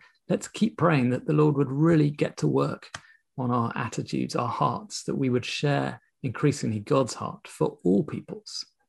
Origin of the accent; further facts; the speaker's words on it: St Helens, North West England, United Kingdom; Yeah, of course, we're not into the prosperity gospel because we're from St. Helens. We're really sound.